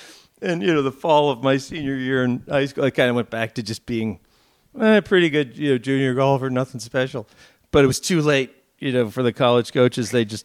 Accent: Boston, Massachusetts, United States; also born or lived in St. Louis / Chicago; we had moved from, I'm from Boston, we lived in St. Louis for a bit, suburbs, and then Chicago.

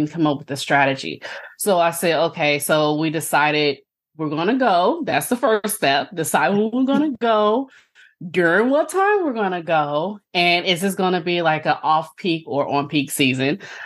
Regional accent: Oakland, California, United States; But I grew up in Oakland, California. So like going to Disneyland and doing those things, that was kind of like, wasn't really heard of.

